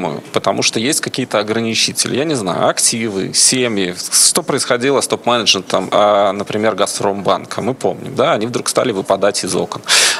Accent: Kazakhstan; born there; я вообще родился в Казахстане, работаю в Израиле, больше с Европой и так далее

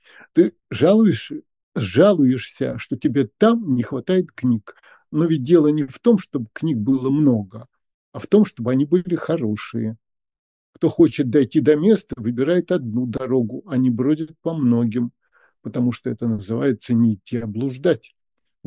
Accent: Russia; born there; Я уроженец РСФСР, вообще-то.

